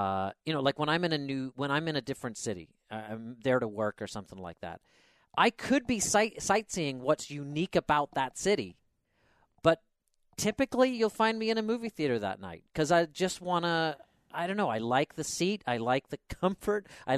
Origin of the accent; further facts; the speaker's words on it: Belfast, Northern Ireland, United Kingdom; moved away; I grew up in the UK. I grew up in Belfast, Northern Ireland. And then moved over here, you know, what, 14, 15 years ago or something like that.